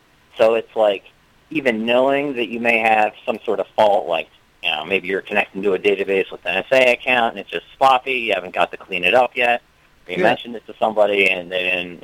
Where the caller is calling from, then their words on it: Philadelphia, Pennsylvania, United States; Yes, Philadelphia.